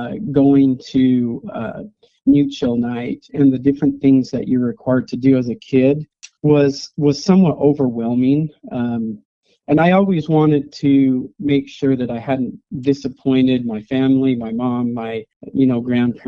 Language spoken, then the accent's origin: English; Utah, United States; for me growing up in Utah and really not wanting to venture out and make friends with anybody else other than, you know, LDS.